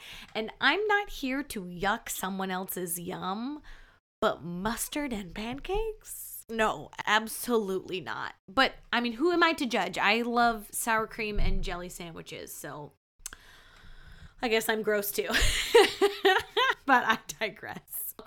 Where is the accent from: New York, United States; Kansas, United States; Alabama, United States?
Kansas, United States; Salina; born there; So I was born in Salina, Kansas, and throughout my life, I have been made fun of for it.